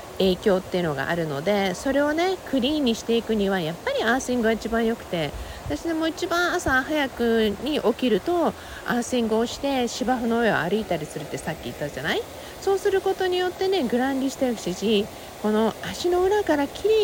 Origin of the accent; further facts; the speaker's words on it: Okinawa, Japan; 私沖縄出身でね、よくその小さな蝶々っていうのを小さい時にも見たり、時々沖縄に帰るとよく見る小さな白い蝶々がいて